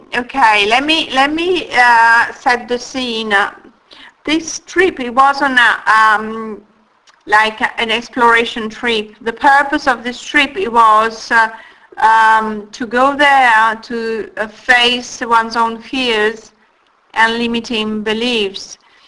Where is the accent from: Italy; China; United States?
Italy; Well, I'm originally from Italy. I'm not British.